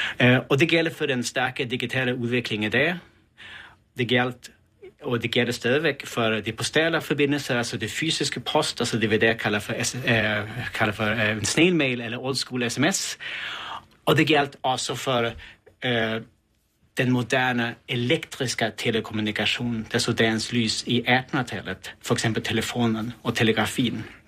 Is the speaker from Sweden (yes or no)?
yes; Sweden; accent: Swedish; Danish is a second language; Jag prövar så att läsa med min svenska accent så den första setningen